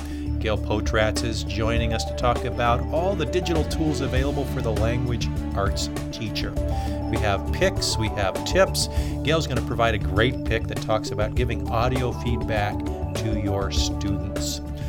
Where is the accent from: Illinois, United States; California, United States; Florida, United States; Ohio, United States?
California, United States; I'm a Californian at heart, and I really look forward to April and May.